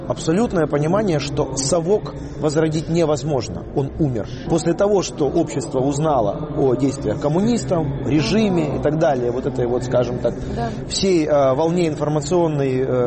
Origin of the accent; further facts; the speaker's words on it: Kyiv, Ukraine; Я русскоязычный киевлянин, который и дедушки, и бабушки все были русскоязычными и так далее. Я владею украинским языком, пишу на нем